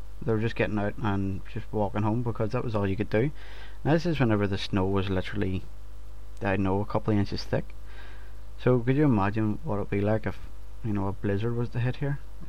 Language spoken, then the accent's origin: English; Northern Ireland, United Kingdom; and if you've not caught on, I am from Northern Ireland.